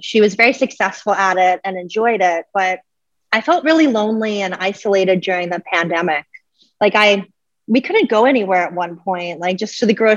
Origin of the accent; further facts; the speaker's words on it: Canada; now in Panama; I'm Canadian and from Canada, but I came to Panama, right?